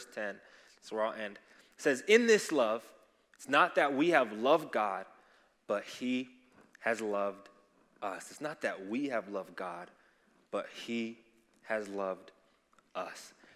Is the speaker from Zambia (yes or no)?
yes; Zambia; I'm from Zambia.